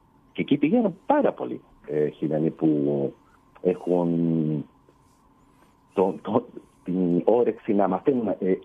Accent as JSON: {"language": "Greek", "country": "Chile", "tie": "born or raised there", "also_born_or_lived": "Greece", "said": "Εντάξει, εγώ είμαι τρίτης γενιάς ελληνοχιλιανός. Γεννήθηκα στην Χιλή, μεγάλωσα εδώ στην Χιλή."}